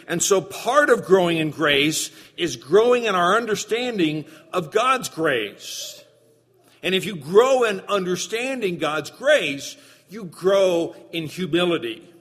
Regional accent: Virginia, United States; I grew up in Southern Virginia, and we had a day workers' dock down toward the railroad yard.

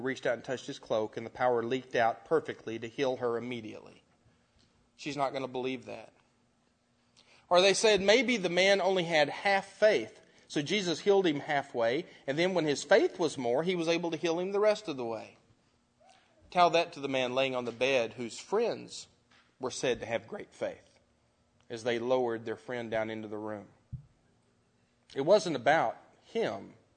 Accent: Lubbock, Texas, United States; Now, of course, I'm from Lubbock, Texas, so I can only imagine what trees look like.

